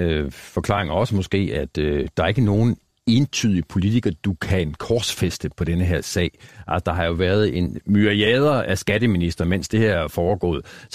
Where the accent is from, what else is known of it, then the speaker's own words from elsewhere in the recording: Aarhus, Central Denmark Region, Denmark; til fortællingen om Aarhus og storhedsvanvid. Altså den her oplevelse af, at vi er i Aarhus verdens mindste store